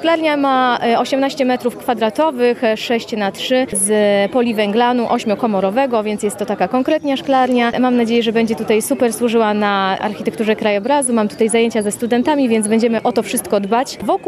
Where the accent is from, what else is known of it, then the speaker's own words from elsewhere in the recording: Wola Zarczycka, Subcarpathian Voivodeship, Poland; bo ja pochodzę z Woli Zarczyckiej, więc z naszego rezerwatu Kołacznia.